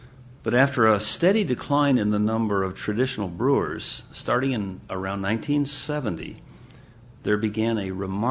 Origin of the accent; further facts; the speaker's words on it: Michigan, United States; Now, when I go back to my home state now, I still have family there.